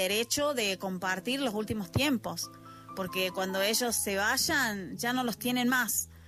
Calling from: Argentina; desde Argentina

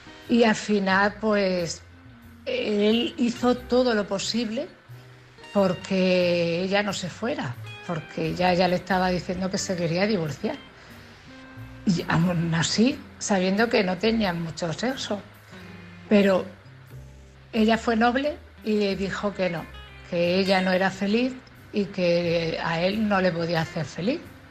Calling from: Cartagena, Region of Murcia, Spain; de Cartagena.

